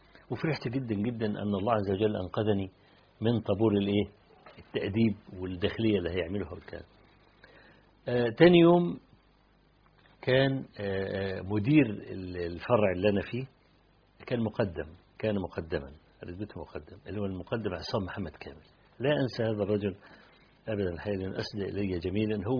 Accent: Egypt; فانت من مصر؟ قلت له انا من مصر.

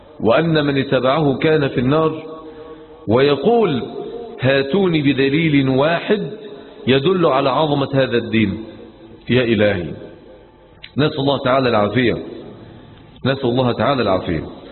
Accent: Egypt; يعني احنا مثلا عندنا في مصر لما نقول لواحد حط المية في البراد

